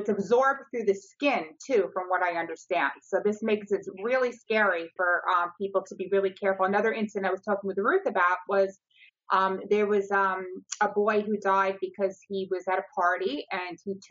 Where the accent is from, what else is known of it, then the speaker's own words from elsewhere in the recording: New Jersey, United States; now in Florida, United States; I'm originally from New Jersey, but we're all here in Florida.